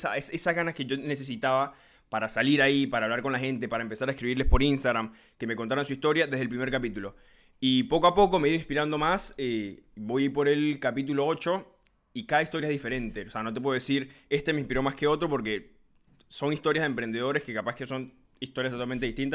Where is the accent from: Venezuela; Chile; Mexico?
Venezuela; now in Argentina; venezolano, el único venezolano entre este grupito que está acá. Me vine para acá a Argentina hace casi 4 años.